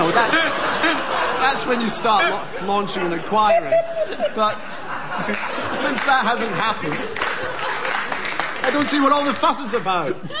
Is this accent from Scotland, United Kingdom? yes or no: yes; Glasgow, Scotland, United Kingdom; I come from Glasgow, which was the last British city of culture in 1990